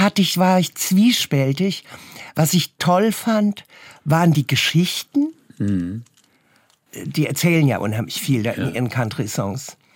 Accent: Hesse, Germany; ich bin ja aus Hessen, es gab halt Radio, normales Radio.

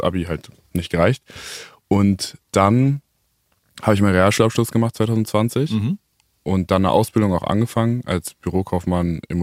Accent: Melsungen, Hesse, Germany; In Kassel, also Nähe Kassel, Melsungen heißt das.

